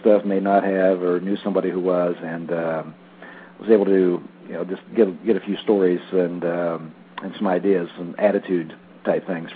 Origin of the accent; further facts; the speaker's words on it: Cleveland, Ohio, United States; originally I grew up around the Cleveland, Ohio area